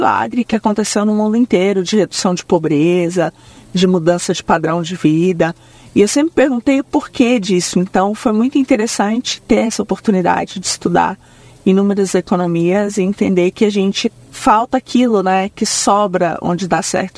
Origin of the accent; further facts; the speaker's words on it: São Luís, Maranhão, Brazil; also born or lived in Brasília; Eu nasci em Brasília, okay. Mas eu passei a minha infância em São Luís, no Maranhão. Meus pais são separados, então eu passei com a minha mãe dos 3 aos 13 anos.